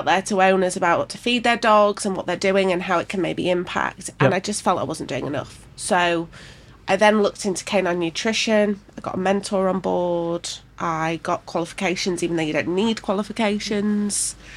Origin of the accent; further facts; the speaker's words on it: Leeds, Yorkshire and the Humber, United Kingdom; Yeah, I'm from, born and bred in Leeds, grew up in Headingley, just round the corner.